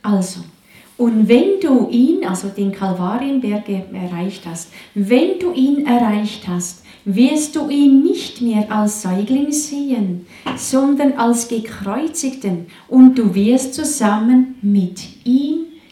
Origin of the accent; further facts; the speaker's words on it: Switzerland; accent: Swiss German; Ich muss immer so mit meinem Schweizerdeutsch da die Worte suchen. Ich gebe mir einfach Mühe, weil ich habe sonst auch schon in meinem Dialekt, habe ich schon Mühe mit der deutschen Sprache.